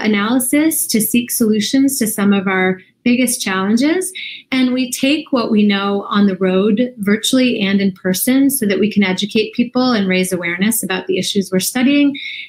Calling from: Washington, District of Columbia, United States; I'm calling in from Washington, D.C.

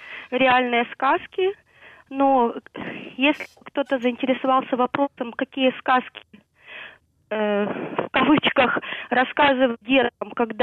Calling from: Kyiv, Ukraine; Я звоню из Киева.

